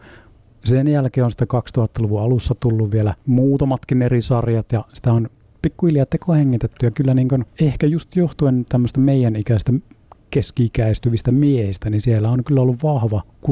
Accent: Kirkkonummi, Uusimaa, Finland; now in Rovaniemi, Finland; Minä olen lähtöisin Kirkkonummelta, mutta nyt rovaniemeläistynyt viimeiset 20 vuotta.

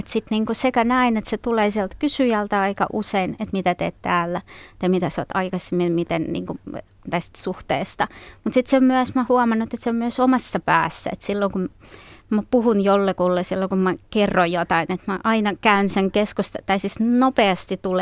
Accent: Vyborg, Leningrad Oblast, Russia; Finnish is a second language; also born or lived in Karelia; now in Finland; Vaikka Viipurista on kotoisin, mä sitten Karjalassa opiskelin suomen kieltä ja kirjallisuutta pääaineena.

